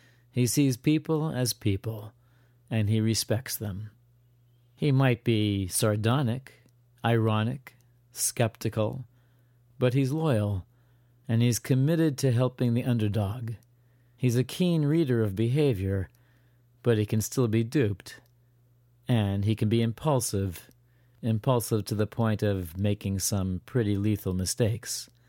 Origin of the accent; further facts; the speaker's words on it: Newport, United States; Also, I grew up in Newport, and found it a strange and charming town. It seemed to me as a child to be pleasantly homogeneous.